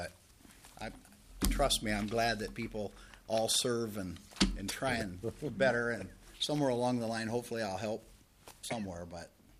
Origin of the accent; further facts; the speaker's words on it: Owatonna, Minnesota, United States; I don't know exactly what they're all doing in my hometown of Owatonna right now.